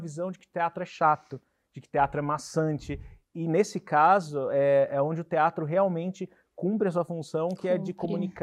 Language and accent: Portuguese; Avaré, São Paulo, Brazil; now in São Paulo, Brazil; Sou de Avaré. Então, eu já, como eu comecei a gostar muito de música, eu já sabia que eu queria vir para São Paulo, para a cidade grande